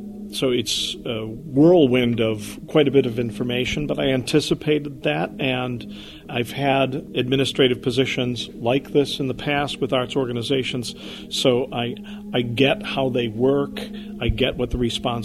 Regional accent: Chicago, Illinois, United States; I grew up in Chicago, and after finishing high school, I went to a very small liberal arts college, Eureka College, in a town that is not dissimilar to Pella.

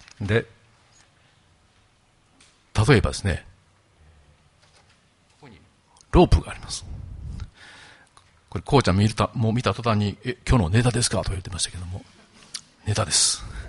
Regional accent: Kobe, Hyogo, Japan; 私は昭和35年に生まれて神戸にずっといます

